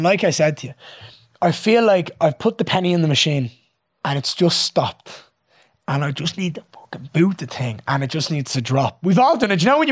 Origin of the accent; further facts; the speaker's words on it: Dublin, Leinster, Ireland; I'm born and bred in Dublin, Ireland. I've grown up here my entire life.